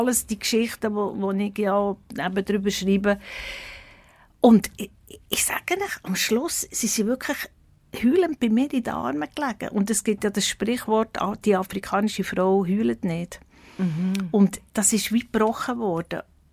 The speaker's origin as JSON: {"language": "German", "country": "Switzerland", "said": "Die Einsamkeit ist bei uns in der Schweiz einfach riesig."}